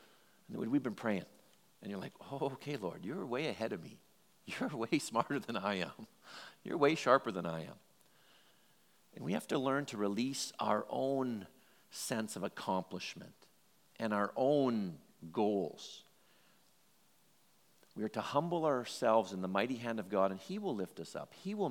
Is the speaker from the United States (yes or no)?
no; Edmonton, Alberta, Canada; Well, when I grew up in Northeast Edmonton in Belvedere, once I got my bike when I was probably 9, me and my friends were all over.